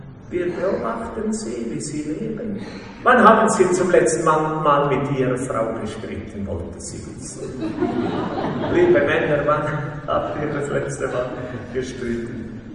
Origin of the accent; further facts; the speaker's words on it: Austria; Bei uns in Österreich beschäftigen sich die meisten Menschen, wie ich gesagt habe, über Vermittlung einer Person.